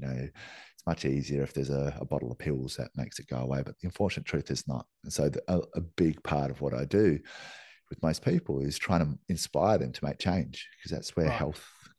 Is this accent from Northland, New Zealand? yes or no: yes; Northland, New Zealand; I was born in New Zealand. I was born in kiwi fruit country. Most of my childhood was playing in kiwi fruit orchards, which are sprayed to buggery with God knows what. Our little town in the Bay of Islands there had the highest rate of lymphoma of the whole country.